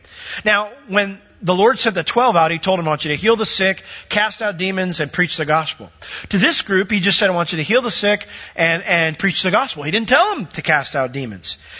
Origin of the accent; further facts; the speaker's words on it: New York, United States; I grew up in New York. I was a Yankee fan, and they traded my favorite player.